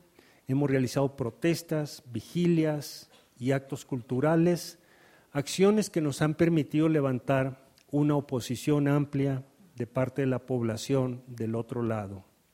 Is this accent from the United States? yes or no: yes; United States; como vengo de Estados Unidos, quiero terminar diciendo algo sobre